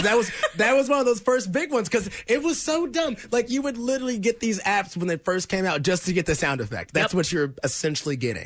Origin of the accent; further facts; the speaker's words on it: Lee's Summit, Missouri, United States; I grew up in Lee Summit, so that was how you started your day.